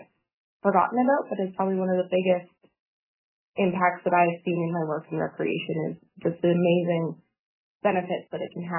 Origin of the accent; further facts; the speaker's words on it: Teslin, Yukon, Canada; now in Whitehorse, Canada; So I live in Whitehorse. I grew up in the Yukon, though, and actually grew up in Tedlin.